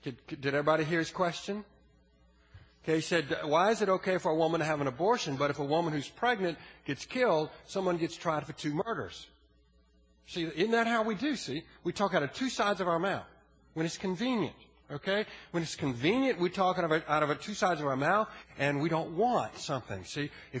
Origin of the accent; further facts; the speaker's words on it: Orangeburg, South Carolina, United States; also born or lived in Winston-Salem; when I was growing up in Orangeburg, South Carolina, in Winston-Salem, North Carolina, as an adult